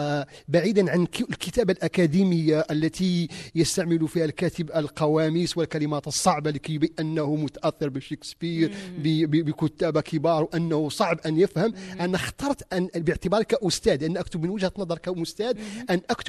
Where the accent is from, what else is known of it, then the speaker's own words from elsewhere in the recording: Morocco; ونحن يعني كمغاربة